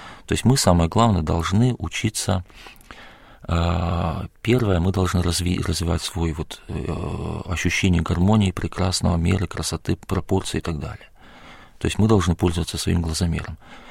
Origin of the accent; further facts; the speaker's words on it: Vidlitsa, Republic of Karelia, Russia; born there; я родился на селе в Карелии, в Волонецком районе, село Видлица. Это старое uh-huh. карельское село.